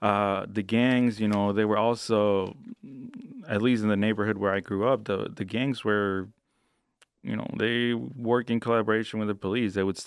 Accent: Guadalajara, Jalisco, Mexico; I grew up in Guadalajara. So Guadalajara is about seven or eight hours from Ayotzinapa.

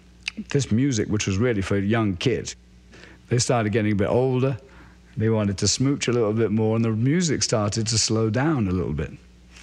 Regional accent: England, United Kingdom; I grew up in England, and I love reggae

